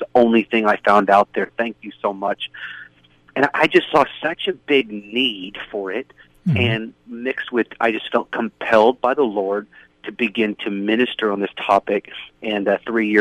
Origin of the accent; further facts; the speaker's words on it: Seattle, Washington, United States; You know, I grew up in Seattle. I was a pastor's kid